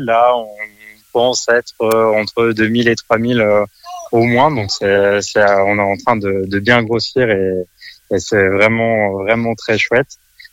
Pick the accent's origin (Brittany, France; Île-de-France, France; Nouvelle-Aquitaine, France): Brittany, France; L'ensemble des organisateurs, on vient de petites communes à travers la France. Moi, je suis breton, par exemple.